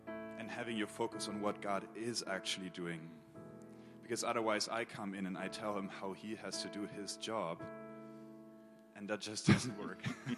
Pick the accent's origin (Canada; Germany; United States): Germany; English is a second language; so I'm from Germany